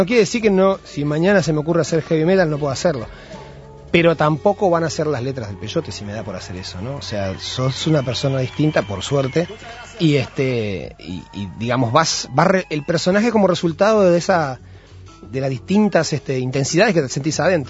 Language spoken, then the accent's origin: Spanish; Mexico; now in Uruguay; yo también me crié en México y después terminé en Uruguay.